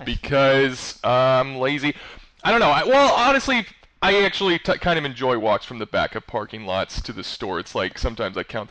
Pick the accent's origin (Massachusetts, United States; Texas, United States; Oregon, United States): Texas, United States; Lake Jackson; Growing mostly in Texas, in southeast Texas, in a town called Lake Jackson.